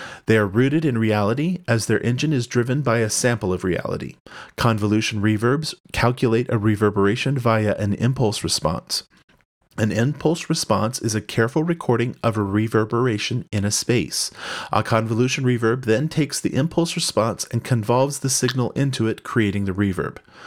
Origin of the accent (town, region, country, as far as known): San Francisco, California, United States